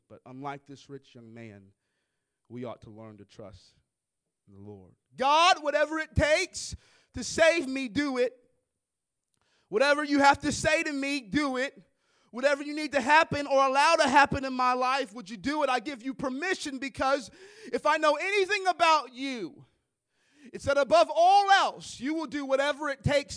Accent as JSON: {"language": "English", "town": "Kansas City", "region": "Missouri", "country": "United States", "said": "I'm from Kansas City originally, so I love me some barbecue, the home of barbecue."}